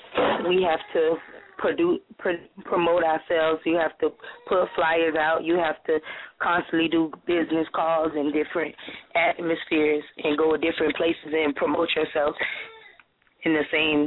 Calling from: Hollywood, Florida, United States; From Hollywood, Florida.

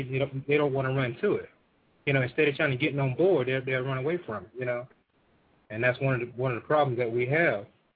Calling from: Atlanta, Georgia, United States; I'm calling from Atlanta. I'm using my Skype to call you guys.

